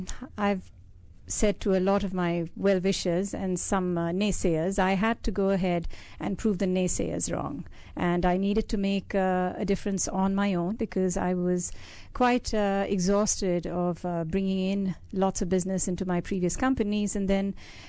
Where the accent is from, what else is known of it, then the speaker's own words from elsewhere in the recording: India; I grew up in India, was brought up in lots of different parts of India because my father was in the armed forces as a fighter pilot and commanding officer. So I moved from place to place